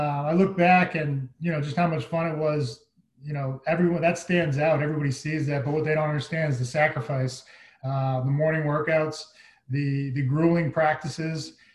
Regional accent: Massachusetts, United States; I grew up in Massachusetts, so I like the cold.

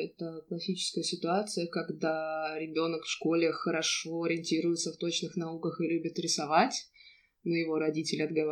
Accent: Moscow, Russia; moved away as an adult; also born or lived in Vladivostok; now in Prague, Czechia; В моем свидетельстве о рождении написано, что я родилась в городе Владивосток, но вообще я из Москвы. И когда мне было 19, я перебралась в Прагу. И получается, я здесь уже сейчас оканчивается 9-й год.

